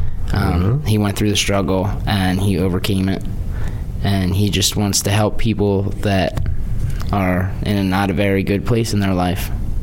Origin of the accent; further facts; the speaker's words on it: Ocean County, New Jersey, United States; now in Philadelphia, United States; I'm from Ocean County, New Jersey.